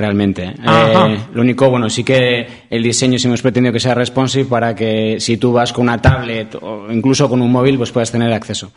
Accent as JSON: {"language": "Spanish", "town": "Irun", "region": "Basque Country", "country": "Spain", "also_born_or_lived": "Bilbao / Vitoria", "lives_now": "Logroño, Spain", "said": "De Irún. Y vivo en Logroño, o sea que bueno."}